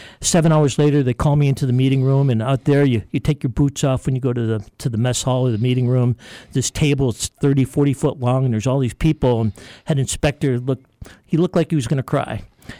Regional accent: Orchard Park, New York, United States; I'm from Orchard Park, New York, home of the Buffalo Bills.

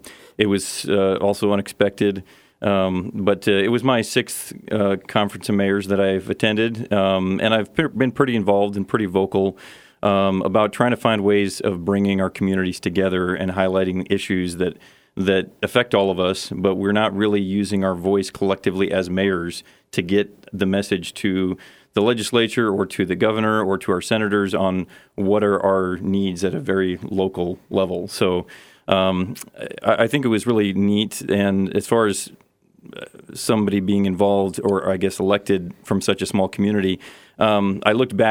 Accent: Nenana, Alaska, United States; Yeah, my family lived in Tanana prior to Nenana and moved there 3 months before I was born. So I'm a through and through Nenana boy.

